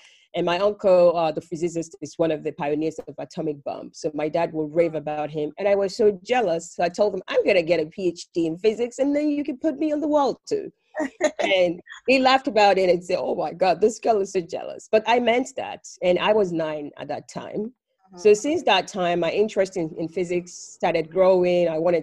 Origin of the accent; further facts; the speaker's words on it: Ibadan, Oyo, Nigeria; English is a second language; moved away as an adult; also born or lived in Finland; I'm Nigerian, born and raised. I was born in Ibadan, Oyo State, Nigeria. That's where I went to school. I mean, like high school.